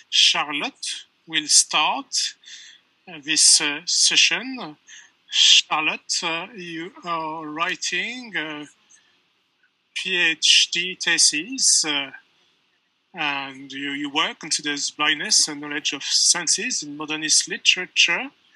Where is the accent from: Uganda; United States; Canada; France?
France; English is a second language; now in Munich, Germany; I am French, but I live in Germany. I'm 32 years old. I'm calling here from Munich